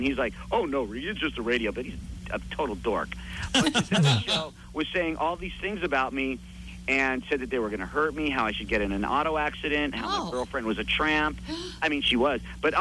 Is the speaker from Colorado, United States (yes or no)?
no; Hollywood, California, United States; I didn't grow up in the entertainment industry. I grew up in Hollywood